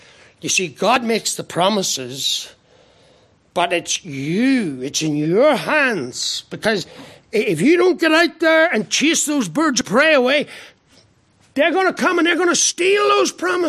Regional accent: Ireland; I'm an Irishman, I like to keep it simple

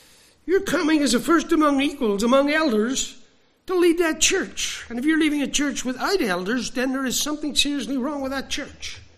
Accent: Ireland; but I'm Irish, so I could be wrong

